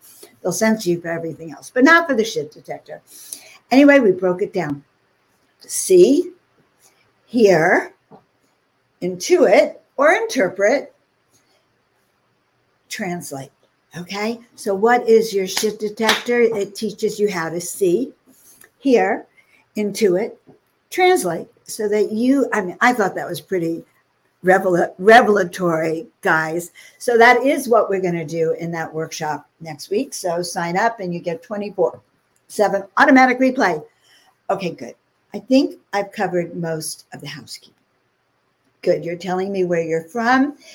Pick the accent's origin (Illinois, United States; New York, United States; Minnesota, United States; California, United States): New York, United States; Woodmere; You know, Denise, I grew up in Long Island on the South Shore, Woodmere, five towns.